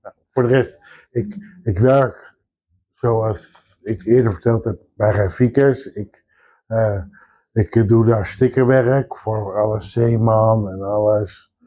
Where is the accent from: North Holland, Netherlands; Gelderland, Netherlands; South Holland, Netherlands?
South Holland, Netherlands; Alphen aan den Rijn; 42 jaar, geboren en getogen in Alphen aan den Rijn.